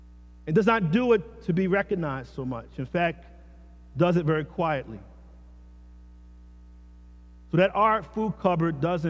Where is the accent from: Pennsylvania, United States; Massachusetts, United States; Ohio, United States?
Pennsylvania, United States; Philadelphia; I grew up in North, don't tell me about North Philadelphia. I know it.